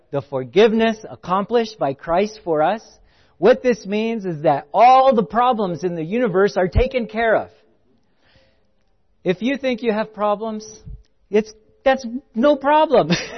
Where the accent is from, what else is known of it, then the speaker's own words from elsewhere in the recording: Salt Lake City, Utah, United States; I'm from Salt Lake City.